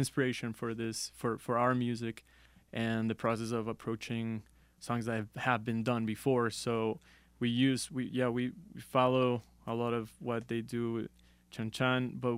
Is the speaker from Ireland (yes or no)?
no; Colombia; English is a second language; now in United States; That's where I first moved when I came from Colombia.